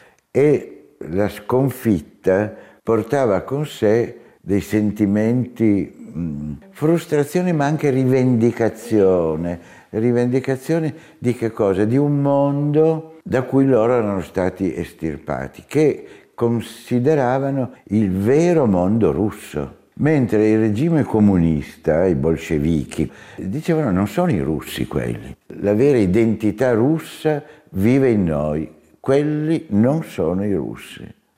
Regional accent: Turin, Piedmont, Italy; also born or lived in San Germano Chisone; perché io sono nato lì, ma non sono cresciuto lì. Io sono cresciuto a Torino.

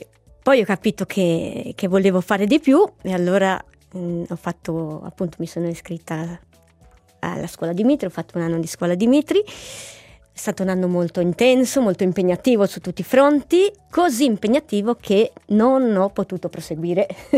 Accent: Claro, Ticino, Switzerland; a Claro, dove abitavo, perché io sono originaria di Claro.

